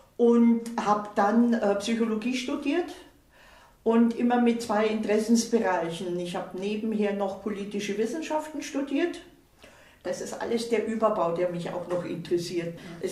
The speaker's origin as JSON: {"language": "German", "town": "Munich", "region": "Bavaria", "country": "Germany", "tie": "born there", "said": "Gebürtig bin ich Münchner. Wir waren 10 Kinder und haben eigentlich, sag ich mal, wie in Großfamilie gelebt."}